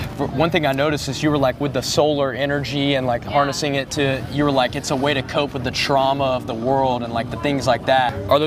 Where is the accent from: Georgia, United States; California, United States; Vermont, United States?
Georgia, United States; I grew up in the South. I'm from Georgia.